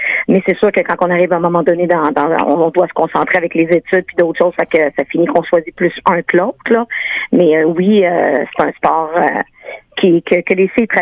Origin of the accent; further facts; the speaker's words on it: Lévis, Quebec, Canada; moi, je suis vraiment native de Lévis